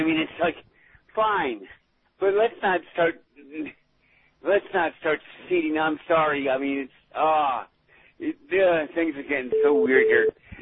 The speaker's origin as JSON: {"language": "English", "country": "Canada", "said": "I'm a Canadian. I got the Celsius stuff down."}